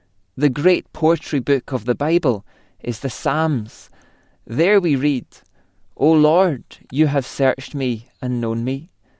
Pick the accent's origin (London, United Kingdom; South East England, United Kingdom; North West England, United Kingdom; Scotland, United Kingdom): Scotland, United Kingdom; Greenock; My hometown of Greenock on the River Clyde is home to the oldest Burns Club in the world, known as the Mother Club.